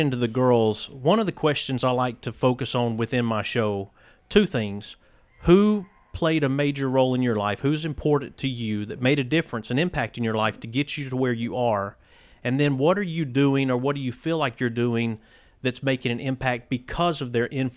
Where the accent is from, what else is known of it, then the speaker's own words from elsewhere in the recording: Birmingham, Alabama, United States; also born or lived in Athens; Now, coming from Birmingham, which I was born in Athens but moved to Birmingham because my granddad was a preacher, coming from Birmingham at Hueytown High School and even Irwin, girls' basketball was not at the top of the list.